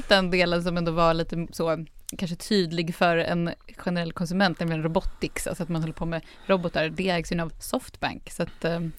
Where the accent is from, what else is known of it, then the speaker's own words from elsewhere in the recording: Västerås, Västmanland County, Sweden; Alltså, jag är från Västerås, så att ingen tror att jag är liksom...